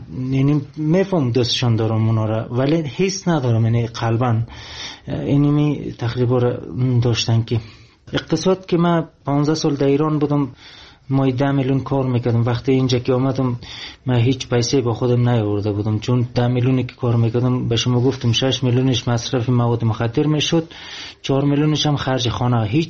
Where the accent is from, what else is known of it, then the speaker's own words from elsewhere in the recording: Afghanistan; also born or lived in Iran; میدید که من افغانی هستم